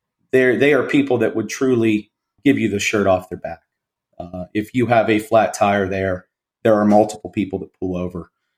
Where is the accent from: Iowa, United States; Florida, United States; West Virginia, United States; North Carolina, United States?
West Virginia, United States; And most times when I tell people, Jason, that I'm from West Virginia, they'll say, "Oh, you know, my aunt lives in Richmond."